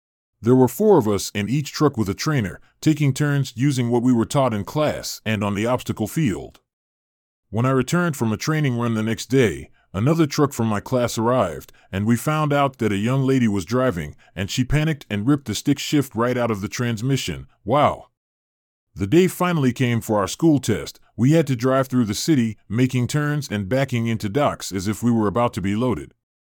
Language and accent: English; Hilliard, United States; When I was a kid, I used to watch trucks pass through my hometown in Hilliard